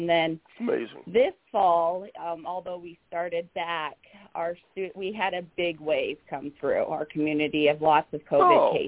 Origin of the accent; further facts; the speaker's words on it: Utah, United States; moved away as an adult; I'm not originally. I've been here 15 years. I'm originally from Utah, but moved here 15 years ago, and I just love this community.